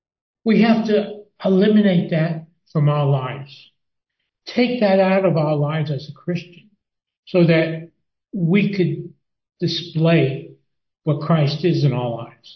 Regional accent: Brooklyn, New York, United States; I get myself with a lot of trouble because I'm from Brooklyn. And I speak different. I interpret differently.

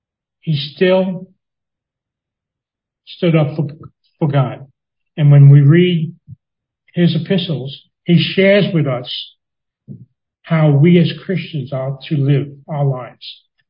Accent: New York City, New York, United States; And when I was growing up in New York City, you had to stay with your family.

